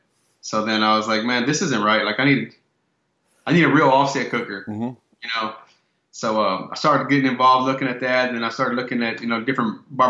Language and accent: English; Dallas, Texas, United States; also born or lived in Irving; now in Saginaw, United States; Yeah, I grew up in Dallas, went to school. Grew up in Dallas, we moved out of Dallas and ended up moving to Irving, which is just a little sub-community of Dallas.